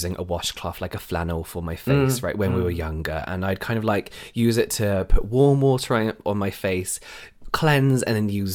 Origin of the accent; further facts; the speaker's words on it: England, United Kingdom; because I'm English and I'm used to calling them flannels.